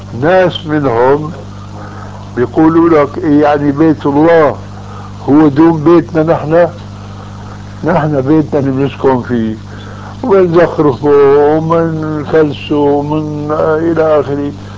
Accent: Syria; هذه عندنا في الشام تسمى بالصاي

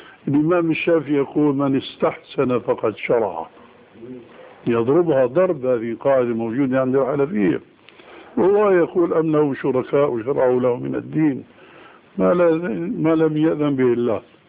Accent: Damascus, Damascus Governorate, Syria; أنا أعرف بعض القضاة في المحاكم الشرعية عندنا في دمشق،

